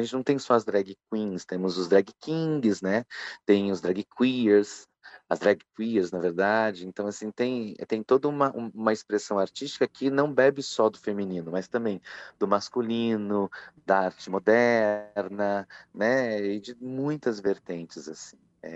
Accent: São Paulo, Brazil; quando eu sou do interior de São Paulo, e quando cheguei em São Paulo

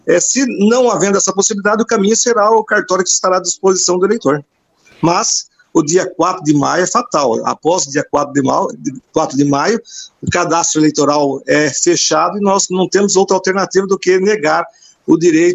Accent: Brazil; Bem, como bom brasileiro, nós sempre, costumeiramente, deixamos para a última hora.

